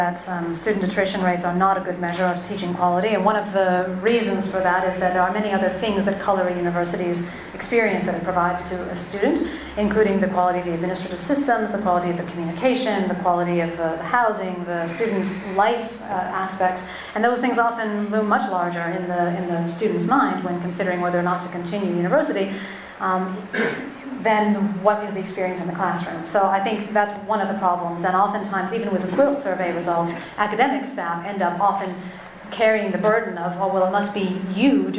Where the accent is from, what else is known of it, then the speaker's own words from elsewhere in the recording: United States; I suppose as an American who went through a liberal arts system, I don't find that that suits every student.